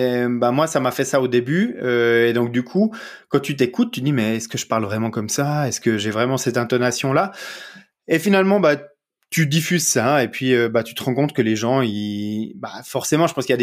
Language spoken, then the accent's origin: French; Vaud, Switzerland; accent: Vaud; parce que j'ai un petit accent du terroir, du gros de veau en Suisse